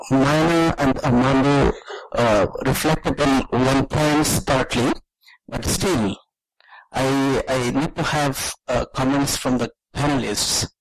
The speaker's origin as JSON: {"language": "English", "country": "Bangladesh", "said": "from Bangladesh"}